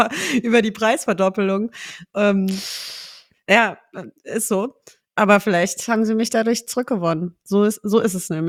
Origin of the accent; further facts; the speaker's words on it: Tübingen, Baden-Württemberg, Germany; now in Frankfurt, Germany; ich komme aus Tübingen und habe angefangen, Fußball zu spielen